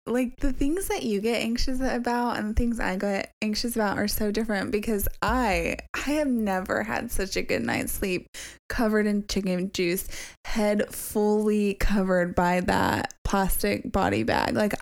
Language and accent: English; San Diego, California, United States; We're all from San Diego.